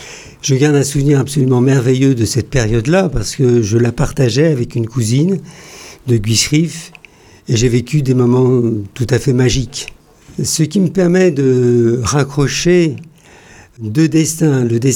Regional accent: Paris, Île-de-France, France; born there; je suis né à Paris, mais l'ensemble de ma famille est de Guiscriff. Là-bas

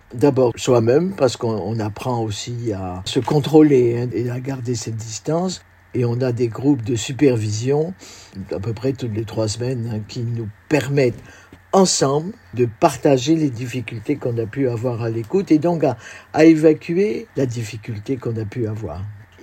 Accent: Saint-Pol-de-Léon, Brittany, France; Je suis bretonne de Saint-Paul-de-Léon, donc Nord Finistère. J'ai 83, je suis une vieille dame là

